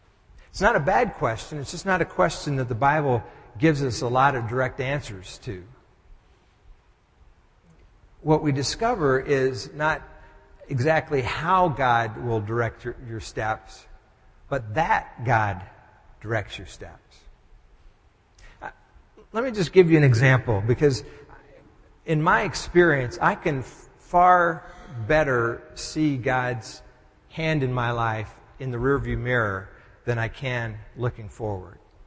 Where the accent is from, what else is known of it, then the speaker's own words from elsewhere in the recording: Texas, United States; also born or lived in Oregon; now in Tarrytown, United States; I was born on the West Coast in Oregon. I grew up in Texas and spent basically about 17 years living in Texas. And so I considered Texas my home.